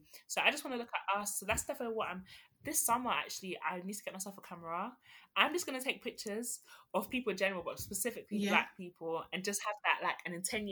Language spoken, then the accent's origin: English; London, United Kingdom; that's one thing that I loved about growing up in South London.